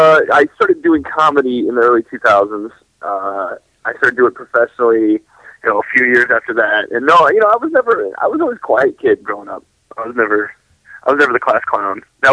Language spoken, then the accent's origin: English; Mason City, Iowa, United States; I grew up in Mason City, Iowa.